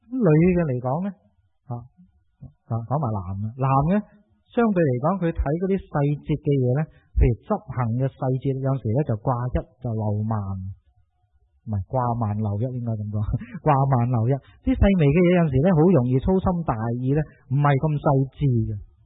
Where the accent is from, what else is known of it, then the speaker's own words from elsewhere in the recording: China; 始终我们中国人那个的传统那种的风气呢